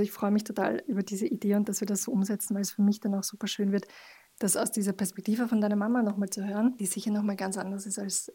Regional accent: Vienna, Austria; now in Burgersdorf, Austria; Ich bin in Wien aufgewachsen und wohne jetzt mittlerweile mit meinem Mann in Burgersdorf draußen.

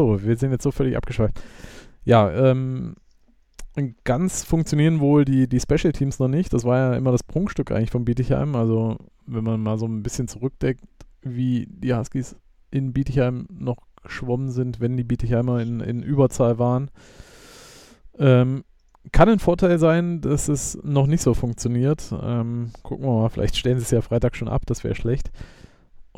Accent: Lopik, Utrecht, Netherlands; Ach, von meiner Heimat, die kriege ich auch noch hin.

